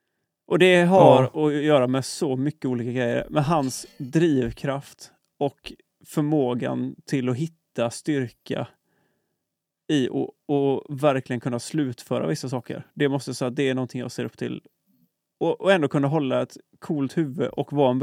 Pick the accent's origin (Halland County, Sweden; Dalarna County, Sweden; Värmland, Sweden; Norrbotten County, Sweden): Halland County, Sweden; Onsala; jag är ju hallänning i grund och botten också egentligen.